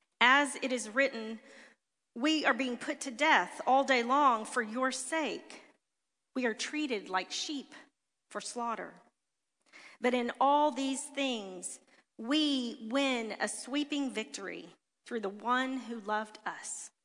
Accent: Lake Charles, Louisiana, United States; I dreamed of graduating, of staying in my hometown, which was Lake Charles, Louisiana at the time

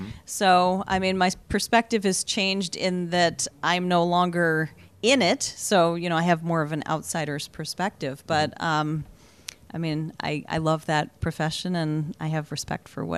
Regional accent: Cleveland, Ohio, United States; born there; I was born in Cleveland.

